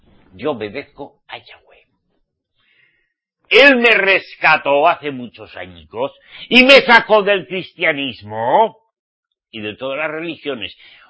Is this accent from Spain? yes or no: yes; Spain; en mi país, en España